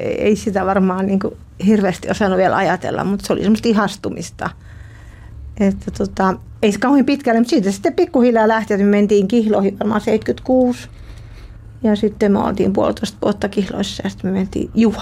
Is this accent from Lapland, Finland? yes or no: no; Juva, South Savo, Finland; Mä oon Juvalta kotossa, siitä läheltä Mikkeliä.